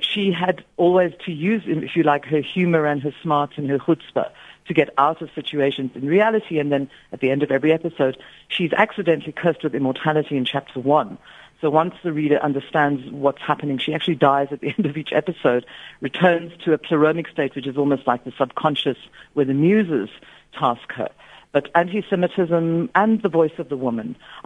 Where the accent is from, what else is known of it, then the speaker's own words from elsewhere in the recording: Aberdeen, Scotland, United Kingdom; when I was a child, I grew up in Aberdeen, Scotland, where there were just no Jewish people